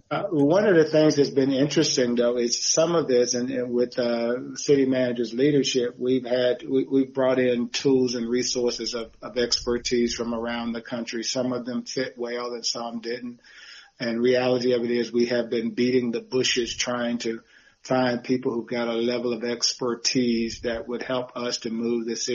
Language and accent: English; North Carolina, United States; I'm originally from North Carolina up the street, about 2 hours away, Halifax County, North Carolina.